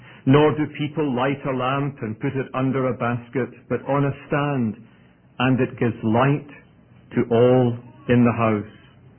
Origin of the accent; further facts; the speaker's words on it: Scotland, United Kingdom; accent: Scottish; And while my accent may be a little different from what you're used to, you can console yourself that it's Scottish, and that should serve you well through the rest of the day.